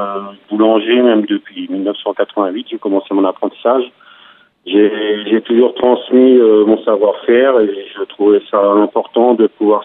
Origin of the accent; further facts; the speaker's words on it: Grand Est, France; Moi, je suis originaire de l'Aube, donc local.